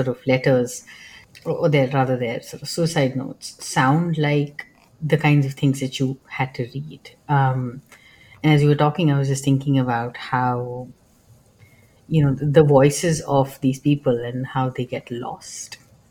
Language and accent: English; India; when I was growing up in India